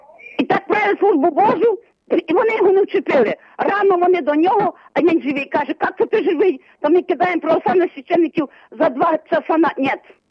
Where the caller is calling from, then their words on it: Lviv Oblast, Ukraine; Я з Львівщини дзвоню.